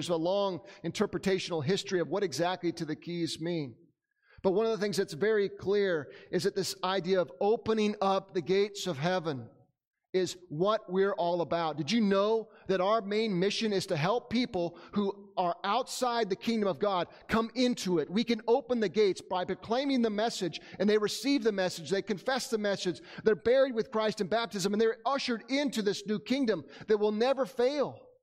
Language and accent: English; United States; I'm glad that I'm an American. But guess what? You can go to heaven and not be an American.